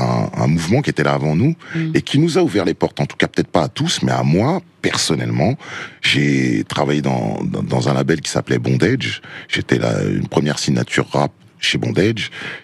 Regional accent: Vitry-sur-Seine, Île-de-France, France; Moi, je viens de Vitry, une petite cité, les combattants, dédicace à tous les gars de Vitry. Je viens de loin, d'une famille d'immigrés maliens, avec deux francs-six sous en poche.

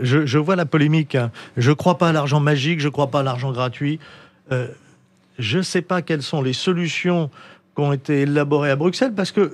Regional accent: France; je suis un Européen convaincu parce que je suis Français, donc je suis Européen, je ne suis pas un Bruxellois

